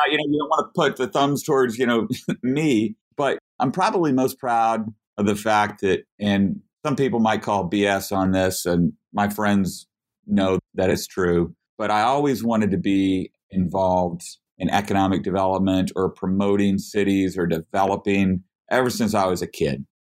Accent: Oklahoma, United States; I'm from Oklahoma. I went to school at University of Oklahoma.

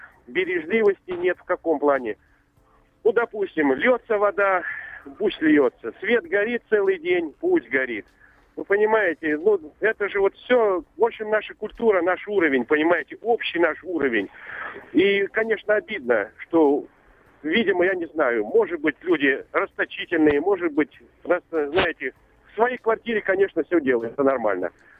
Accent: Stavropol, Stavropol Krai, Russia; Я из Ставрополя.

